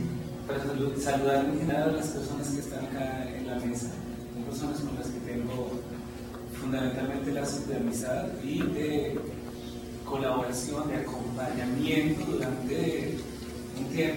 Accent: Colombia; now in France; yo soy autor colombiano, estoy traduciendo todo en Francia.

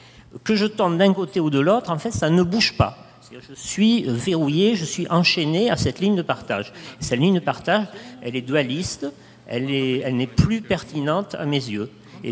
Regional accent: France; Alors, je suis français, donc je vois ça depuis les esthétiques en Europe.

